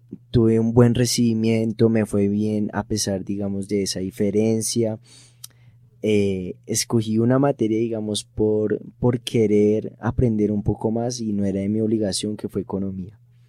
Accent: Colombia; siendo colombiano

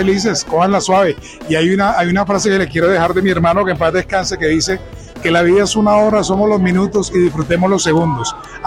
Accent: Barranquilla, Atlántico, Colombia; also born or lived in Bogotá; porque yo nací en Bogotá, pero me crié en Barranquilla.

